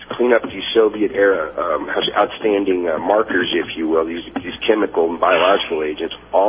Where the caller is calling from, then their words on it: Tennessee, United States; Hey, good morning, sir. Good morning, ma'am. … in East Tennessee, real quick.